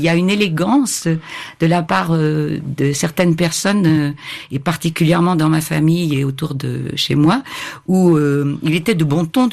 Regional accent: Centre-Val de Loire, France; je suis originaire du Berry et j'ai été bercée, évidemment, avec ce grand personnage

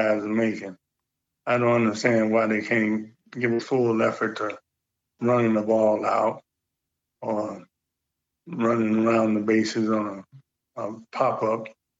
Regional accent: Cincinnati, Ohio, United States; And I was from Cincinnati, and he knew it.

